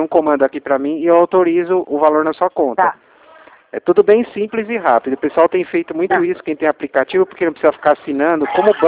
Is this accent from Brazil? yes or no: yes; Atibaia, São Paulo, Brazil